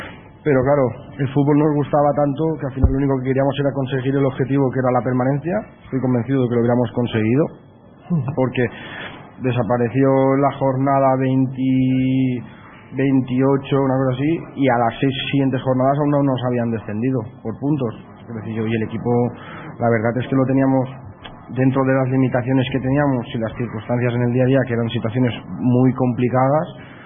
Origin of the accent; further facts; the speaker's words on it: Ontinyent, Valencian Community, Spain; porque al final yo soy de allí, de Ontinyent